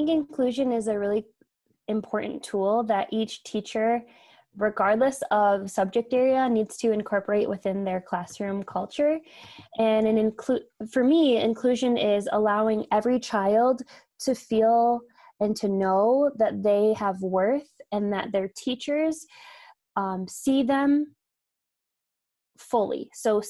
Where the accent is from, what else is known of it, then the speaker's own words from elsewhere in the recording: Michigan, United States; I grew up in Michigan. I kind of bopped around all throughout the state. So I did my elementary years in northern Michigan, which is very different than West Michigan, which is where I had my middle school and high school experience.